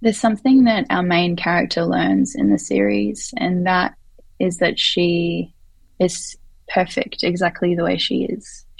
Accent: Australia; coming out of Australia, Filipino Australian specifically, because there's so much specificity. Not just being Filipino, but being Filipino Australian. And, you know, I grew up not seeing myself on screen.

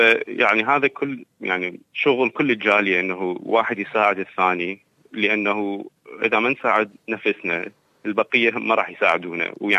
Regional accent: Iraq; now in Adelaide, Australia; من جينا لأستراليا ب 2003، يعني أنا بالي أنه افتكرت أن إحنا العائلة الوحيدة من العراق مدينة أدلايد

